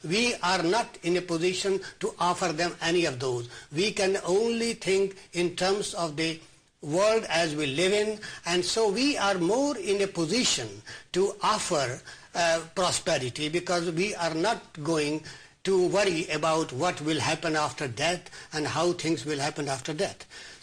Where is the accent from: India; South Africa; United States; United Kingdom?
India; born there; I was born in India